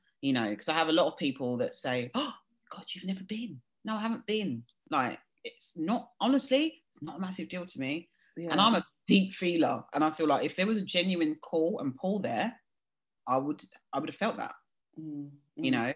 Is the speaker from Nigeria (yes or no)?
no; United Kingdom; born or raised there